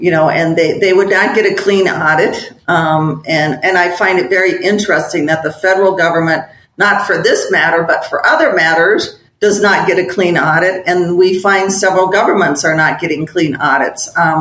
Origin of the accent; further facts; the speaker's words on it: Illinois, United States; especially in my home state of Illinois